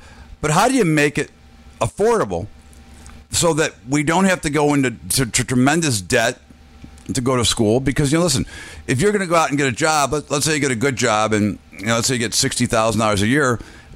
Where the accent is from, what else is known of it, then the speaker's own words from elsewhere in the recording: Midwest, United States; you're from the East Coast, you're from Virginia, I'm from the Midwest, and you're down there, and I'm up here